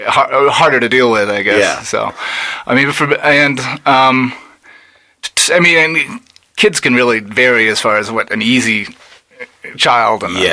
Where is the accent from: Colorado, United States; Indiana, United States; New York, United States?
Colorado, United States; Denver; I mean, I've lived in and around Denver my whole life.